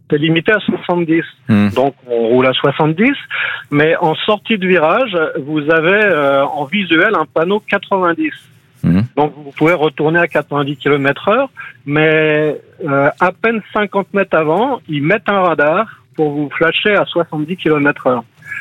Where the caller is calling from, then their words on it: Villiers-sur-Marne, Île-de-France, France; Je me dirige vers chez moi en Seine-et-Marne